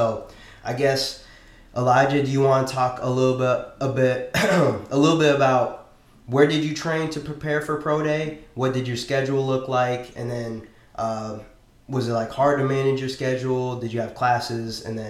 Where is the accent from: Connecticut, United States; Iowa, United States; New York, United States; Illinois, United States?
Iowa, United States; Iowa City; I'm from Iowa City, Iowa.